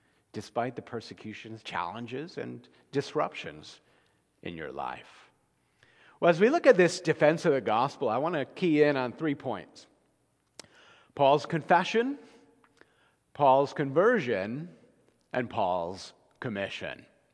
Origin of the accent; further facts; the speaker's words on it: New Jersey, United States; born there; You know, I was born in New Jersey, just out of New York, right?